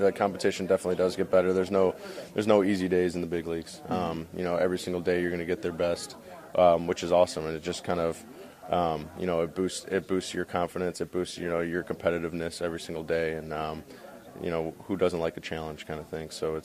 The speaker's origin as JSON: {"language": "English", "town": "Bolingbrook", "region": "Illinois", "country": "United States", "tie": "born or raised there", "also_born_or_lived": "Omaha, Nebraska", "said": "I am. I'm from Naperville. Well, born and raised in Bolingbrook, went to Naperville schools. I went to Naperville Central High School."}